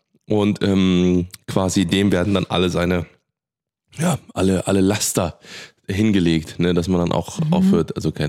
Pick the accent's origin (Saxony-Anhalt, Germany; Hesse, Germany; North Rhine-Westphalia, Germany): North Rhine-Westphalia, Germany; Bergheim; Bergheim. Kölner Bergheim.